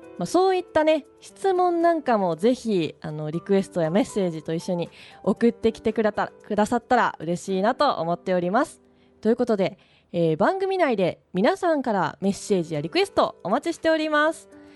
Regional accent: Hyogo, Japan; 私は、出身は兵庫県なんですけれども

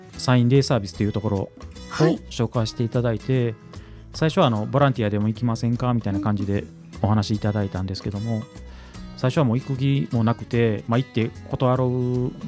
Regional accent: Kyoto, Japan; 私ずっと京都出身で京都に住んでまして、はい、二十数年間魚屋の仕事をしてたんですけども。

